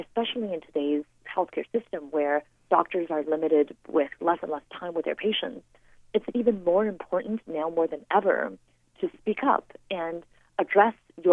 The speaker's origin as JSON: {"language": "English", "country": "China", "tie": "born or raised there", "said": "I was born in China. When I was growing up, there was healthcare available for all."}